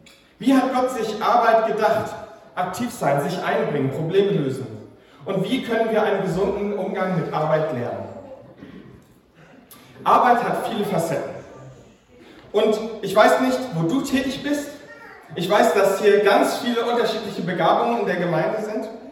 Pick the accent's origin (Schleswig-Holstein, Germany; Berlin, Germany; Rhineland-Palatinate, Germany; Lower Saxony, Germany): Schleswig-Holstein, Germany; Ich komme aus Norddeutschland, Schleswig-Holstein, und da hat man das Glück, dass man da nicht so viel redet.